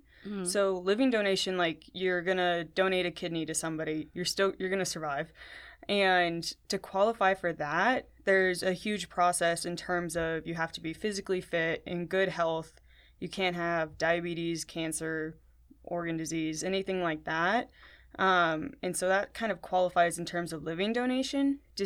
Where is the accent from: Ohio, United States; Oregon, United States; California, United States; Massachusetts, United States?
California, United States; San Diego; I'm currently an M2, almost an M3. I was born and raised in San Diego, left to go to college in Dallas